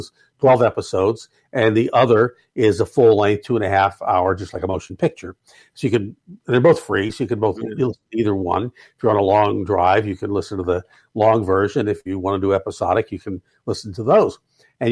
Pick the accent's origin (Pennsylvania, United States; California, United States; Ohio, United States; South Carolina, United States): Pennsylvania, United States; Pittsburgh; took me up to Woolworths in Pittsburgh and Mount Oliver, which was our local shopping area when I was growing up in Pittsburgh.